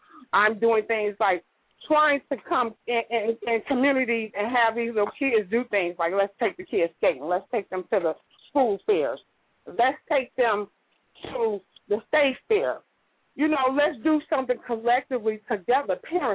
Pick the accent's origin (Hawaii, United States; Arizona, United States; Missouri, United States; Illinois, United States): Illinois, United States; Chicago; I'm from Cabrini. I know how it go.